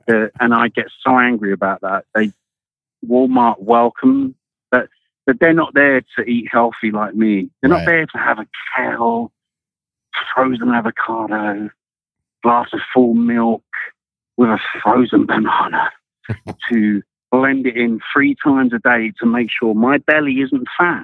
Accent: London, United Kingdom; I'm from London.

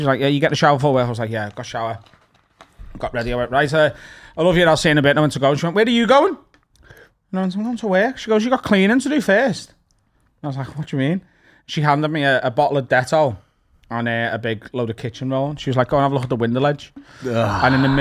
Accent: North West England, United Kingdom; accent: Scouse; now in New York, United States; most people in New York think I'm either Irish or Scottish. They don't ever go to, like, Scouse, because it's not really in their vernacular.

